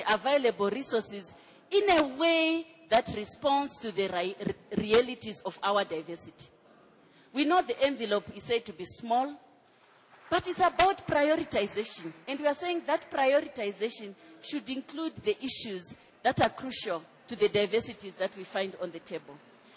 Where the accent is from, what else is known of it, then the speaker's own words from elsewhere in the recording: Zimbabwe; I come from Africa, where when I say I come from Africa and I meet somebody in the corridor, they say, so do you know Fatima from Mali? I'll say, no, I'm from Zimbabwe.